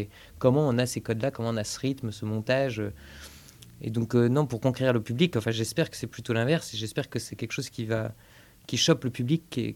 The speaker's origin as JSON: {"language": "French", "town": "Béziers", "region": "Occitanie", "country": "France", "said": "moi, je suis originaire de Béziers, dans le sud de la France."}